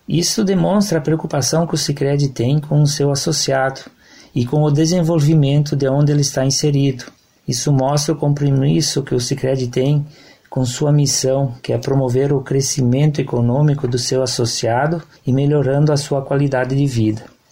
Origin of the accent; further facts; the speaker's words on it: Pouso Novo, Rio Grande do Sul, Brazil; Eu nasci, me criei, trabalho e vivo aqui em Pouso Novo.